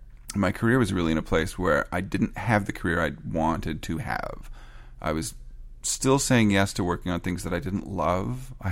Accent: Canada; I'm Canadian

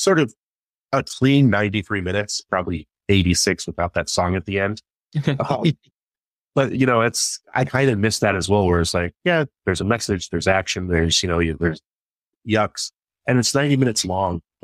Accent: Pacific Northwest, United States; I mean, it looks like literally the town I grew up in the Pacific Northwest.

